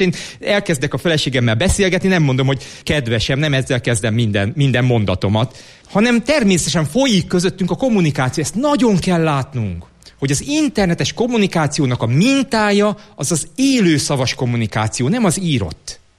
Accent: Budapest, Hungary; Én tőzsgyökeres budapesti vagyok, de azt mondom, hogy nem.

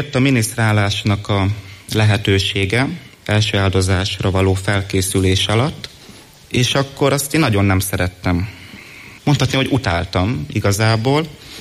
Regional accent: Miskolc, Borsod-Abaúj-Zemplén, Hungary; 18 éves vagyok, Miskolcon élek és születtem is.

